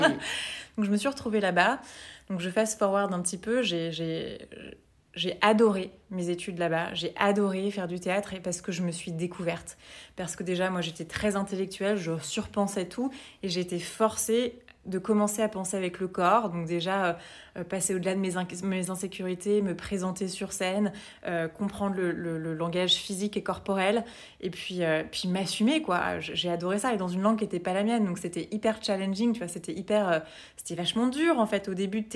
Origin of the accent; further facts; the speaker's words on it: Lyon, Auvergne-Rhône-Alpes, France; j'étais à Lyon à l'époque, donc moi je suis lyonnaise, et donc j'étais à Lyon